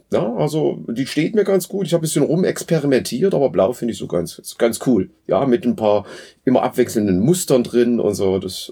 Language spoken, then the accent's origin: German; Dresden, Saxony, Germany; now in Schmalkalden, Germany; Ja, ich komme aus Dresden und bin jetzt hier schon so eine ganze Weile auch an der Hochschule in Schmalkalden tätig